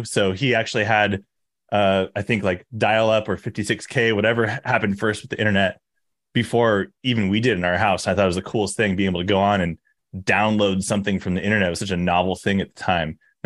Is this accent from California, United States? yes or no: yes; Redondo Beach, California, United States; born there; Redondo. So I also grew up bodyboarding.